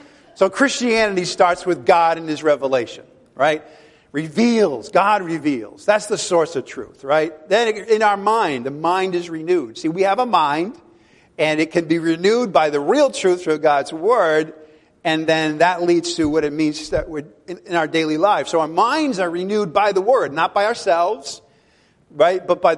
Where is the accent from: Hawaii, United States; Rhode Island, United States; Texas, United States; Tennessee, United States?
Rhode Island, United States; Providence; I use myself. I says, well, you know, I'm from Providence, Rhode Island.